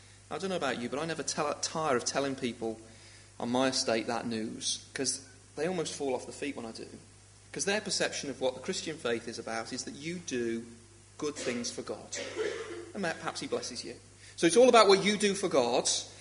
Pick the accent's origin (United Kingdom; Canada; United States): United Kingdom; Liverpool, North West England; I feel a little bit soiled by it today because I'm from Liverpool